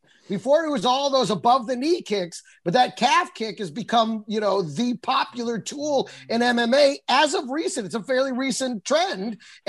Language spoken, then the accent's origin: English; Texas, United States; I grew up in Texas. I've shot guns a lot growing up.